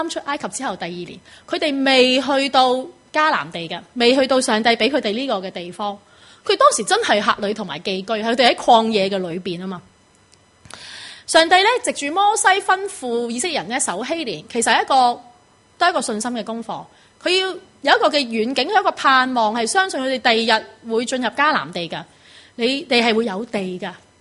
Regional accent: Huiyang, Guangdong, China; 我家乡在广东惠阳的一条农村

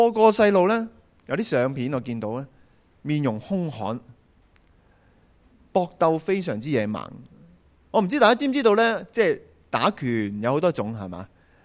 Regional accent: Hong Kong; 他们不够我们香港人的文明。

